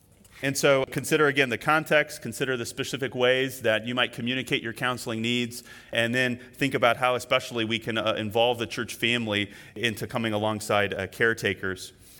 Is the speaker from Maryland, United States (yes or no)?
no; California, United States; And so like growing up in California, if you've ever been to Yosemite Mountain